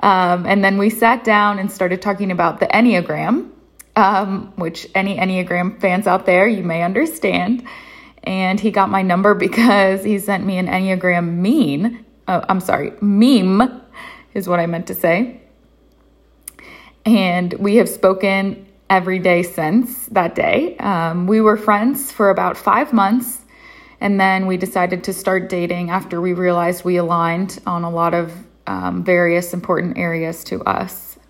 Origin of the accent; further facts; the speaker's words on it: Columbus, Ohio, United States; I'm originally from Columbus, Ohio. I graduated from Ohio State